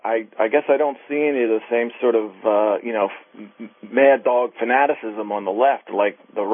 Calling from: Pennsylvania, United States; I'm calling from Pennsylvania.

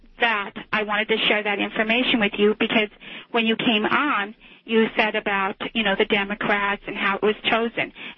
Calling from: Denver, Colorado, United States; I'm calling from Denver.

